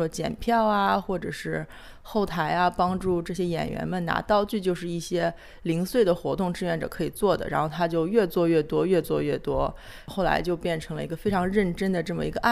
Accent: China; moved away as an adult; now in United States; 我是其实是在中国长大，然后来美国读了研究生。

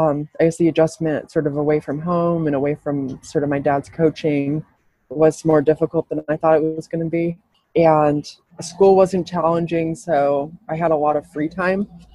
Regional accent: Montana, United States; running for my home state, because that was sort of the ethos of the coach at the time. He was like, I want to build a team, like a really strong team from runners from Montana, because we have strong runners

